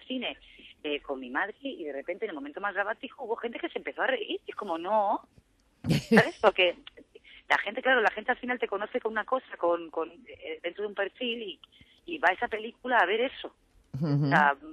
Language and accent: Spanish; Elche, Valencian Community, Spain; Sí, Elche. Sí, Elche.